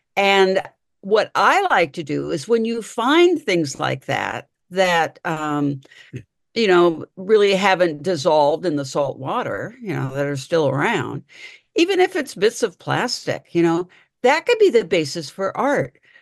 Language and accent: English; Tacoma, Washington, United States; I was born and raised in Tacoma. And Tacoma, when I was growing up, well, you know, it was the armpit of the state.